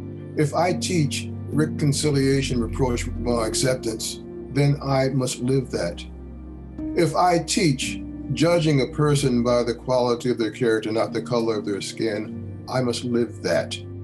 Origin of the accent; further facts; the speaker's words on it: East Chicago, Indiana, United States; also born or lived in Hertzboro, Alabama; I was born in Hertzboro, Alabama. I grew up in East Chicago, Indiana.